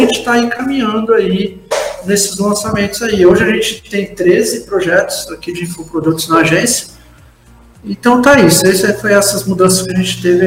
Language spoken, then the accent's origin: Portuguese; Marília, São Paulo, Brazil; Eu sou de Marília, interior.